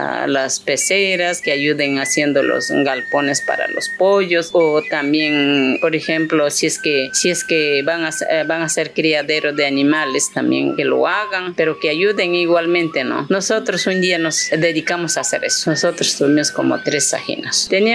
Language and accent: Spanish; Arajuno, Pastaza, Ecuador; Yo soy de la Seploa, comunidad ecológica de Oglán Alto, de Arajuna, perteneciente a CAT, que es la Arawano, el Yuliak de Kikinkichua, Arunacuna Manda.